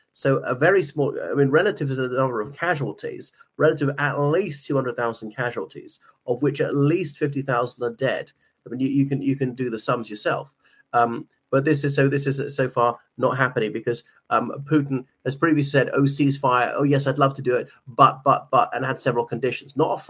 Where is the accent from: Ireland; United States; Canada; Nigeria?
Ireland; from Ireland.